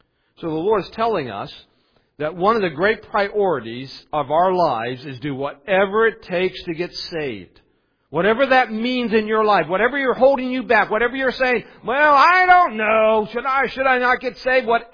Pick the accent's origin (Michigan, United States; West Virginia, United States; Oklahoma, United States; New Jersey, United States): West Virginia, United States; I'm from West Virginia. This is a true story.